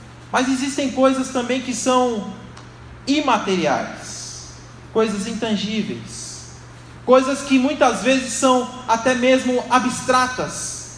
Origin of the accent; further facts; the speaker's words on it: São Paulo, Brazil; now in Santo André, Brazil; eu vim de São Paulo, eu nasci na Zona Leste, fui criado lá, em São Paulo, na Penha, e eu vim para Santo André